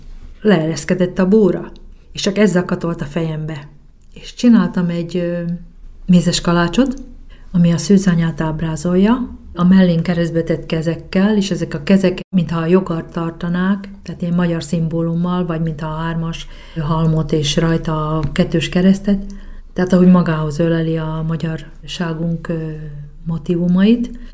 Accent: Slovakia; csak azért, mert felvidéki vagyok, és nem Poprádról vagy Kassáról jelentkez, a szülőfalumból

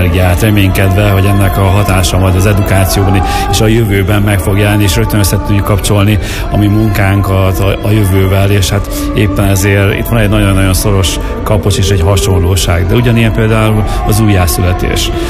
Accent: Miskolc, Borsod-Abaúj-Zemplén, Hungary; Így, ha másért nem, azért miskolciként oda kell állnunk mellé, és ezt támogatnunk kell tudni.

